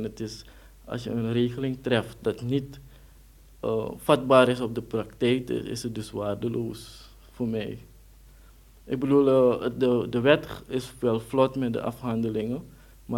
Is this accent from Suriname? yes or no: yes; Suriname; now in Netherlands; Wij komen dus uit Suriname, een deel van het Koninkrijk der Nederlanden.